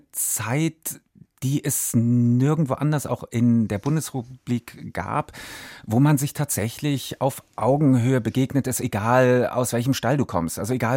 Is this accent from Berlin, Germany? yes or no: yes; Berlin, Germany; Ich bin Berliner.